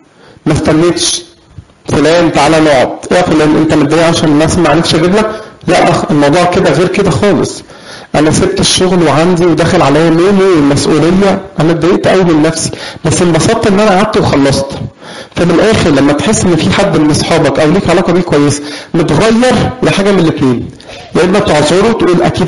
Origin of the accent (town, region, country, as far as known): Egypt